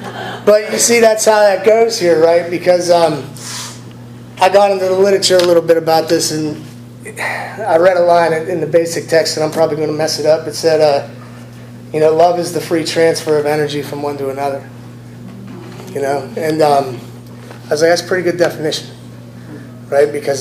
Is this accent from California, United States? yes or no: no; Pennsylvania, United States; But I'm from Western Pennsylvania. I don't like being affiliated with fucking Pittsburgh. I grew up in a small town in north part of Pennsylvania